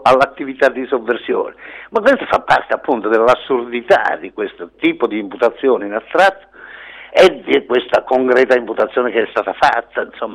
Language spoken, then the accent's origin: Italian; Castrovillari, Calabria, Italy; è la mia terra, io sono di quelle parti, sono di Castrovillari